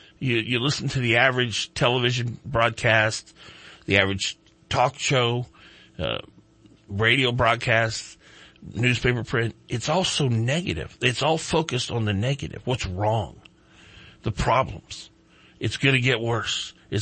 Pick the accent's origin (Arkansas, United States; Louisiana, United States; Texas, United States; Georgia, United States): Louisiana, United States; New Orleans; now in Reading, United States; And I'm from New Orleans originally.